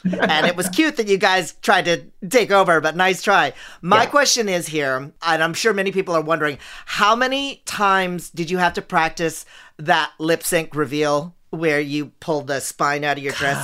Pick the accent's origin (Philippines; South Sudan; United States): Philippines; So, okay, I'm Asian. So I'm Filipino, so I believe in everything.